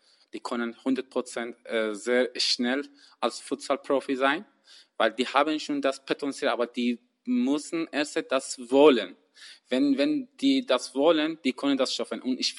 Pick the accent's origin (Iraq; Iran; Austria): Iran; born there; German is a second language; Ich bin im Iran geboren, seit 14 Jahren.